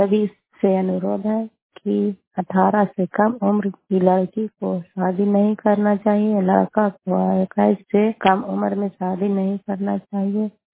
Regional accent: Noorsarai, Bihar, India; मैं मुजफ्फरपुर गांव से बोल रहा हूँ, नूरसराय प्रखंड नूरसराय नालंदा जिला नालंदा के निवासी हूँ।

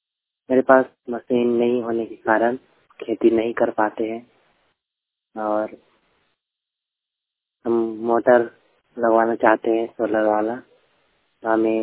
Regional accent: Pokhartoli, Jharkhand, India; और रहने वाला ग्राम पोखरटोली और मेरा जिला पड़ता है रांची और थाना पड़ता है बुढ़मु।

